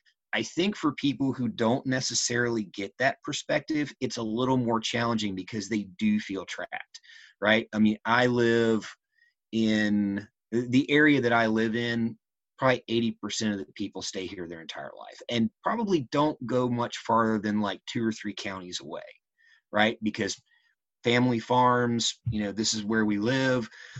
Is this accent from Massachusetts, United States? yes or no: no; Virginia, United States; This is my, you know, these are my roots. I'm definitely a Virginian. I'm definitely a Southerner. Like you said, this is where my roots are. This is where my family is.